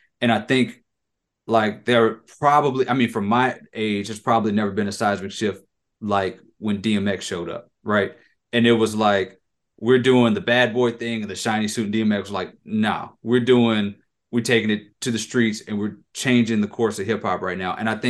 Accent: Lafayette, Louisiana, United States; born there; I was born in Lafayette. So, like, they have that same sort of small town adjacent to this other bigger town, but we have our own culture also.

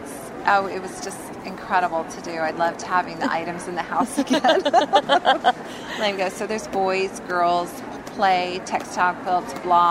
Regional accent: San Diego, California, United States; I grew up in San Diego, and it's really fun to see all the seasons.

